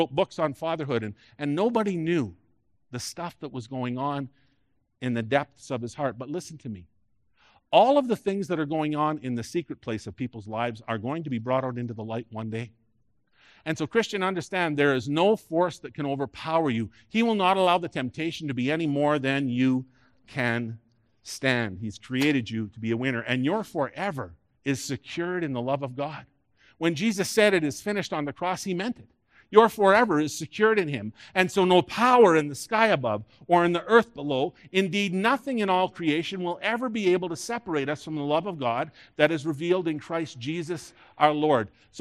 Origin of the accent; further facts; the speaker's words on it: Ireland; I'm Irish, and you know that the Irish, they all have temper. It's through our generations.